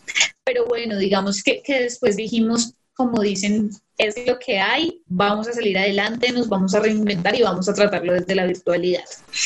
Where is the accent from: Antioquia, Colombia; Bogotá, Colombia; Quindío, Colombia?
Bogotá, Colombia; yo soy bogotana y me encanta trabajar en mi ciudad